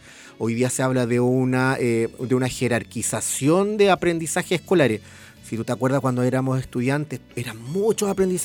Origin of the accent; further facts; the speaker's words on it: Curacaví, Santiago Metropolitan Region, Chile; also born or lived in Melipilla; Sí, yo soy nacido y criado en Curacaví.